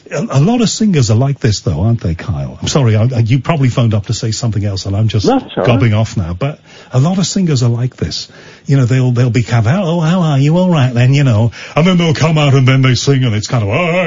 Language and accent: English; North West England, United Kingdom; I grew up in the North West, and although Liverpool is like a separate country from the rest of the North West